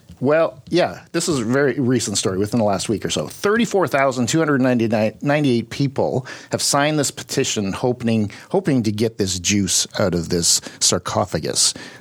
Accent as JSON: {"language": "English", "region": "Saskatchewan", "country": "Canada", "tie": "born or raised there", "said": "Well, I grew up in Saskatchewan and we would go outside in negative 20, negative 25 to go skating."}